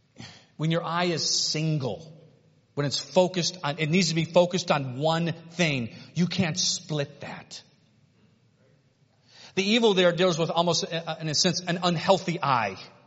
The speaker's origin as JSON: {"language": "English", "town": "Cleveland", "region": "Ohio", "country": "United States", "tie": "born or raised there", "said": "I grew up in Cleveland. We don't cross logs like this."}